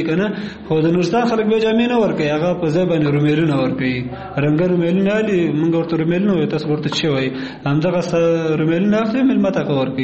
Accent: Kunar, Afghanistan; زه اصلا د کونړ ولایت اوسېدونکی یم. ګوره ما په نورستان کې وخت هم تېر کړی.

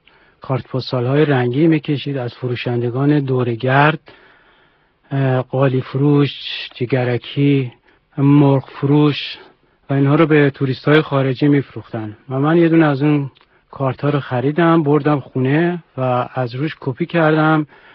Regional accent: Tehran, Tehran Province, Iran; also born or lived in Shiraz; خود من بزرگ شده تهران هستم. دقیقا در خیابان امیرکبیر کوچه سراج الملک بزرگ شدم و دوران کودکیمو در اونجا گذروندم.

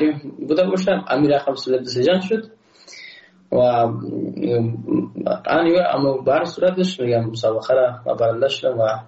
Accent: Afghanistan; ما یک افغان هستم

